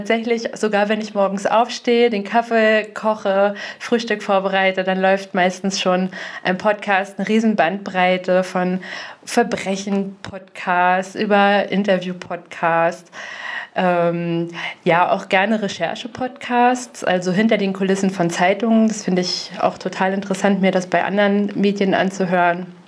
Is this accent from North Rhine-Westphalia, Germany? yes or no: no; Grimmen, Mecklenburg-Vorpommern, Germany; Also ich bin aufgewachsen in Grimmen, ich habe in Greifswald studiert, viele Jahre in Rostock schon gearbeitet, wohne jetzt in Bad Doberan.